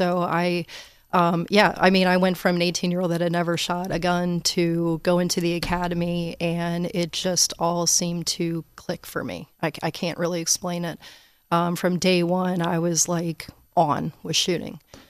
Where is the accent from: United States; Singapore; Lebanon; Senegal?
United States; Newport News, Virginia; So about myself, I'm from here, born and raised in Newport News, but my family is all from Pittsburgh. So my parents moved down here in the 70s.